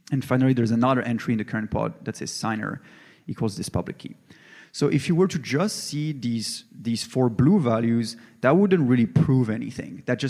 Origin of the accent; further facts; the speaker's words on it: Belgium; So as an example, so I come from Belgium.